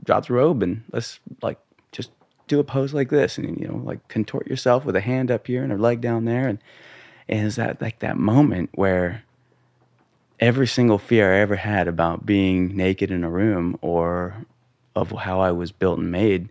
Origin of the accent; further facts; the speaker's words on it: Montana, United States; so growing up in Montana, you know, boys' locker room, bringing the brown kid